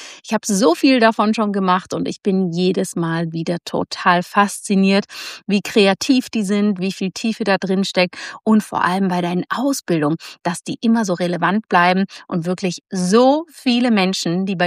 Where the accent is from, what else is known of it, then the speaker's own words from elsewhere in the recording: Zurich, Switzerland; an meinen Heimatort Zürich